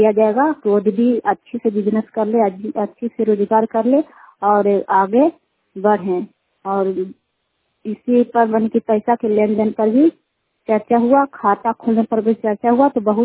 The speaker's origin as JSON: {"language": "Hindi", "town": "Kukahariya", "region": "Bihar", "country": "India", "said": "कुकहरिया के रहने वाले हैं, रुखाई पंचायत चंडी प्रखंड नालंदा जिला के। मैं कुकहरिया गांव से बोल रही हूँ"}